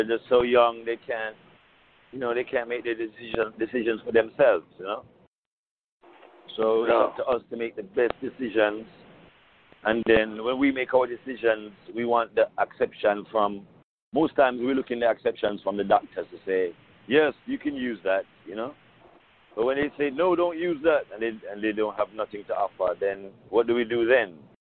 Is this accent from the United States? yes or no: no; London, United Kingdom; born there; because I was born in London.